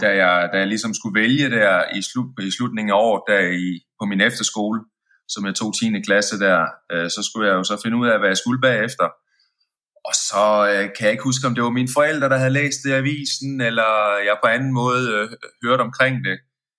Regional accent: Forvang, Central Denmark Region, Denmark; Forvang. Der er vel kun en 1000 indbyggere i byen. Men jo, jeg kommer fra Forvang.

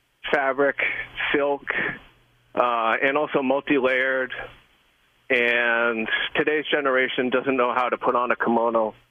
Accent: Boston, Massachusetts, United States; also born or lived in Los Angeles; I grew up in the Boston area, uh-huh. And I went to university in L.A. I went to UCLA.

